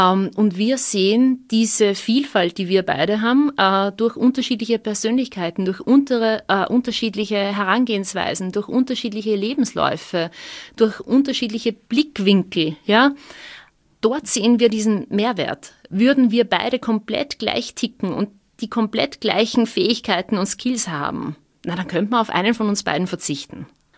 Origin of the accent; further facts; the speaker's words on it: Upper Austria, Austria; Ich bin in Oberösterreich auf einem Bauernhof aufgewachsen, bin in einem sehr konservativen Umfeld groß geworden